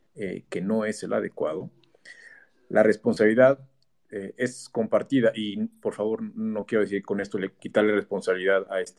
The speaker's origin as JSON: {"language": "Spanish", "region": "Puebla", "country": "Mexico", "said": "soy de Puebla. Yo también me muevo en bici aquí en Puebla."}